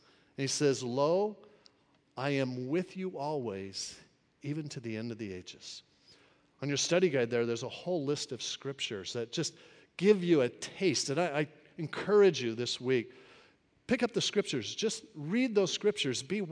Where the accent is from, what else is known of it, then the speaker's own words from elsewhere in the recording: Hermosa Beach, California, United States; I grew up in Hermosa Beach. My dad was a police officer up in Hermosa Beach.